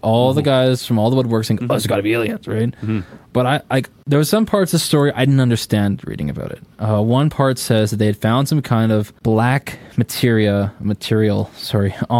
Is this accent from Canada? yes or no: yes; Saskatchewan, Canada; listen, I'm from Saskatchewan.